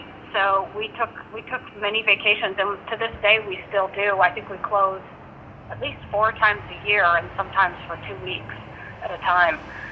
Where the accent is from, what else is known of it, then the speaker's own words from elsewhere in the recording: Iowa, United States; All right. Well, I grew up in Iowa. I was an art student in college